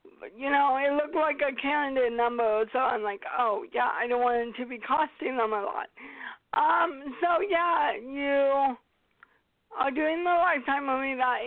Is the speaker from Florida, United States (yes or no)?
no; Oregon, United States; Yeah, I grew up in Oregon.